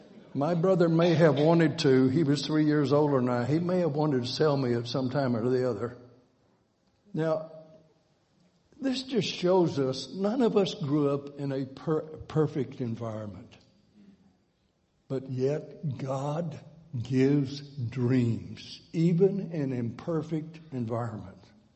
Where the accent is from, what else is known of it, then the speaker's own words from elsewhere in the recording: Texas, United States; moved away as an adult; I grew up in Texas. I think I got out of Texas two times by the time I went to university. But when I left Texas in 1966, I never have lived there since.